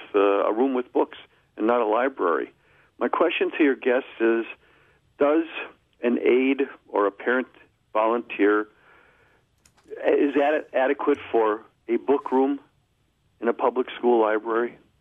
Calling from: Milwaukee, Wisconsin, United States; I'm calling from Milwaukee

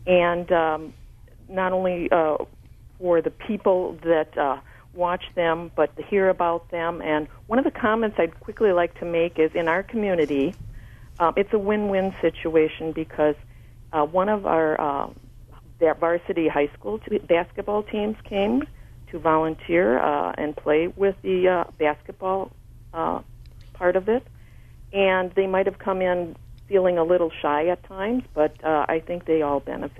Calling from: Menomonee Falls, Wisconsin, United States; I'm actually calling from Menominee Falls.

